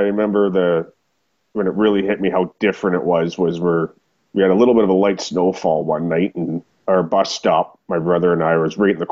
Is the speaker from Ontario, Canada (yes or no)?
yes; Ontario, Canada; In growing up in Ontario, I don't remember.